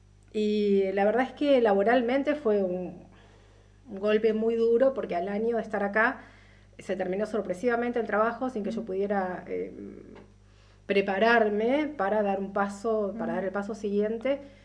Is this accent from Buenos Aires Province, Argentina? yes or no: yes; Bahía Blanca, Buenos Aires Province, Argentina; yo si bien vengo de Bahía Blanca, que es una ciudad grande, y estuve en Buenos Aires viviendo un montón de tiempo, de hecho me fui de la capital porque no soporté el estrés del nivel de vida